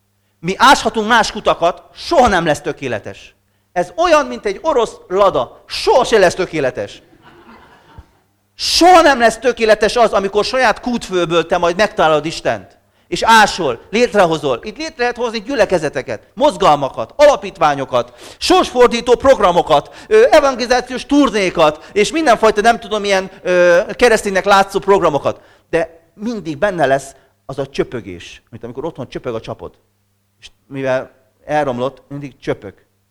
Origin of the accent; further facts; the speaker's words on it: Hungary; akkor mi nem gondoljuk azt hozzá, hogy nagyon boldog, mert mi magyarok vagyunk.